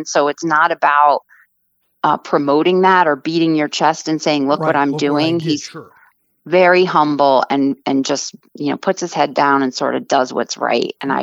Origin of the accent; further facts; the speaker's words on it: Rhode Island, United States; Growing up in Rhode Island, that was a place to go, and it was such a treat.